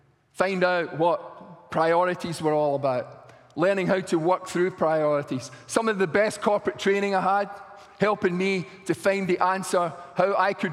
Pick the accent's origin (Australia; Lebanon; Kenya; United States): Australia; if you disagree with anything I say tonight, then I'm from Australia.